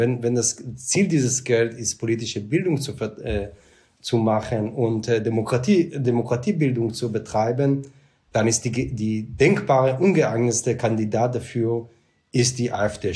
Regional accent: Israel; German is a second language; bin erst so viel später dann nach Deutschland gekommen, etwa vor 20 Jahren. Und die Schule in Israel war sehr anders als in Deutschland. Also beispielsweise, wir sind immer, also ich bin im Kibbutz auch aufgewachsen

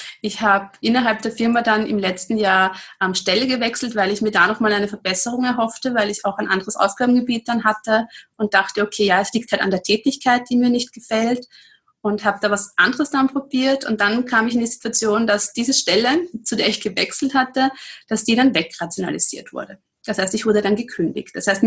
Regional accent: Austria; Also ich habe dann eben das nennt sich bei uns in Österreich Handelsakademie.

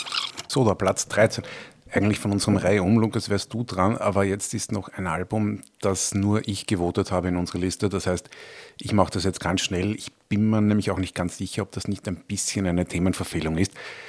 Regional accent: Vienna, Austria; Also würde man bei uns in Wien sagen, er ist ein Potschochter.

